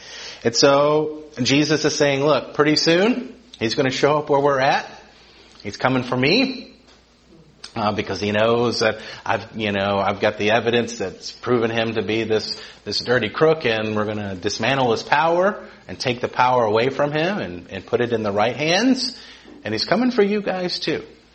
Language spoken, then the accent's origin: English; Georgia, United States; Since I'm from Georgia, I can say that without offending people because I lived it, right? Small southern town.